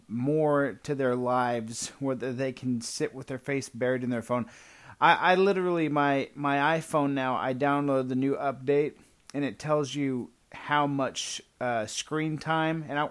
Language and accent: English; the South, United States; I'm an American. I'm a Southerner.